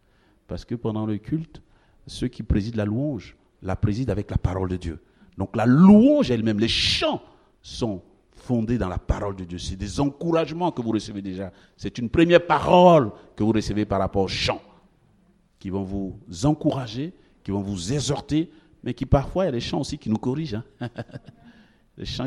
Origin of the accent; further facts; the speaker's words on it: Côte d’Ivoire; moved away; en Côte d'Ivoire, c'est mon pays d'origine, mes parents y vivent